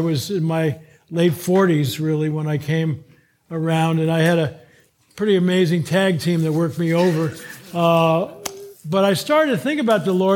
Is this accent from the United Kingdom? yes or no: no; California, United States; Now, why did I do that, except I'm from California?